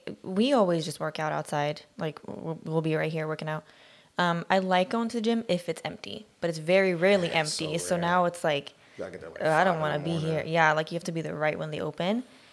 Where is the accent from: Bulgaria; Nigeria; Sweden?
Sweden; I grew up in Sweden.